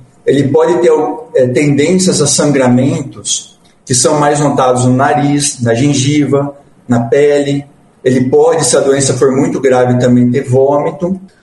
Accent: Paraná, Brazil; eu vim do Paraná. Em Paraná a gente não tem ali ainda o vetor da leishmaniose

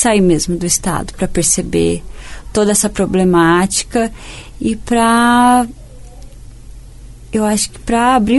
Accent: Dourados, Mato Grosso do Sul, Brazil; Então, eu nasci em Dourados, né?

